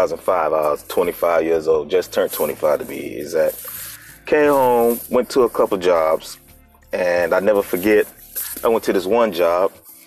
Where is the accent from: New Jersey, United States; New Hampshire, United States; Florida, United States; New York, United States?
Florida, United States; Palm Bay; also born or lived in Melbourne; I'm a Florida boy. Born and raised in the Melbourne, Palm Bay, Florida area. Graduate of Palm Bay Senior High School